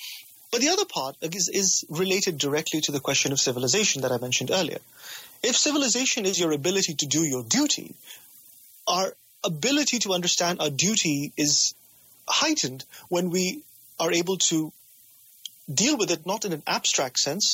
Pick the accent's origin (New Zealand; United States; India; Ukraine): India; as a student of Indian history and as, you know, as an Indian citizen, I think to myself, oh my God, we could have had independence 15 years before